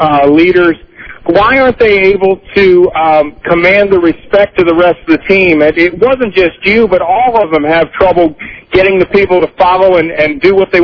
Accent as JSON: {"language": "English", "region": "California", "country": "United States", "said": "California."}